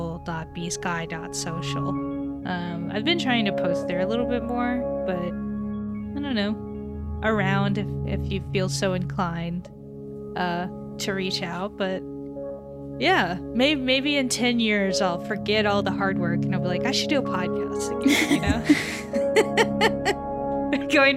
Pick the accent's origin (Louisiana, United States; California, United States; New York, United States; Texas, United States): Texas, United States; there's just something about like high school football I still don't get, even as a Texan.